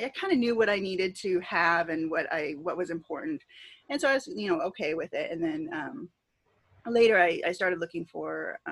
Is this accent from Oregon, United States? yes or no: yes; Oregon, United States; I was born in Oregon, and I grew up kind of just out in the woods.